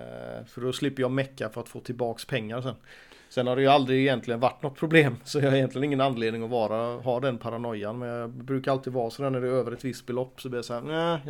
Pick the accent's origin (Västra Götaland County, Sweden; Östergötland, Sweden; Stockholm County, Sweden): Västra Götaland County, Sweden; Gothenburg; Jag menar, vi är ju från Angered då till exempel.